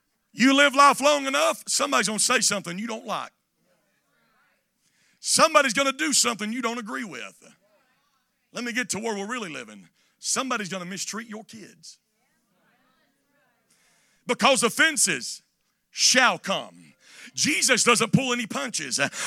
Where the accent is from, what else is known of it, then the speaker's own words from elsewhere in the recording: Mississippi, United States; now in Indianapolis, United States; Now, I know I'm in Indianapolis, Indiana, but I'm from Northeast Mississippi. And when I read that definition, that's hunting language.